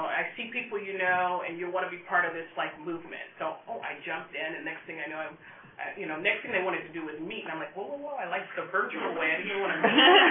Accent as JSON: {"language": "English", "region": "California", "country": "United States", "tie": "born or raised there", "said": "I grew up in the Bay Area, so people know me."}